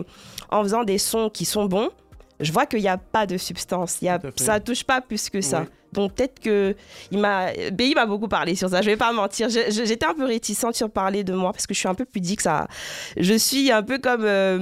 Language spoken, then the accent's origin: French; Côte d’Ivoire; vous allez devoir accepter que je suis ivoirienne, en fait. Je ne fais pas semblant, je suis juste ivoirienne.